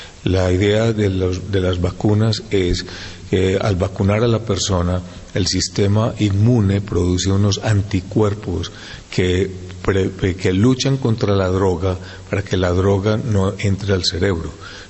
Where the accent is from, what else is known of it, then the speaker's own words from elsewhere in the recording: Medellín, Antioquia, Colombia; born there; Sí, yo nací en Colombia, específicamente en Medellín, Colombia